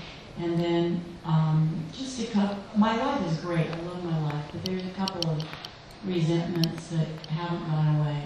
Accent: Long Beach, California, United States; I'm from Long Beach, California also.

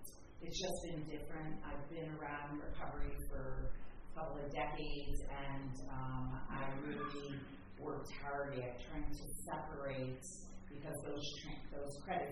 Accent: Monterey, California, United States; I'm from the Monterey area, and we do have a meeting there on Tuesday night at 5:30.

